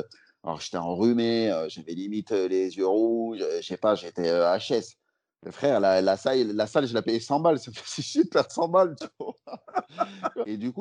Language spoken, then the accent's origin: French; Lyon, Auvergne-Rhône-Alpes, France; now in Paris, France; parce que moi je suis lyonnais de base, et quand je suis arrivé sur Paris